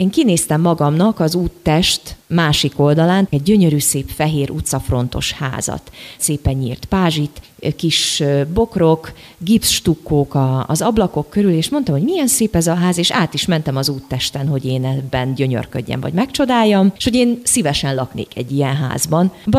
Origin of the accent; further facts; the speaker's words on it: Vojvodina, Serbia; ő egy hetet nálam van Délvidéken, én egy kis falucskából származom